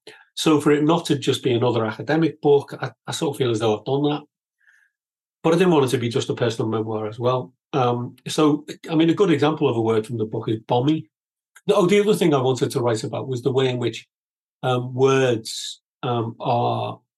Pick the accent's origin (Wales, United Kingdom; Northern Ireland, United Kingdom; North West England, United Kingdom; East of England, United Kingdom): North West England, United Kingdom; Liverpool; what it was like growing up in Liverpool, working class Liverpool, and then go through the education system.